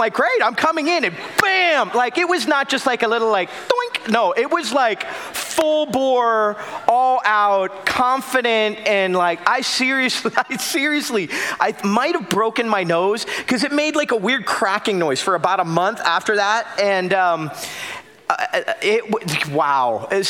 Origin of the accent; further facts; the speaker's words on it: Florida, United States; So I grew up in South Florida, and I grew up loving surfing and skateboarding and wakeboarding.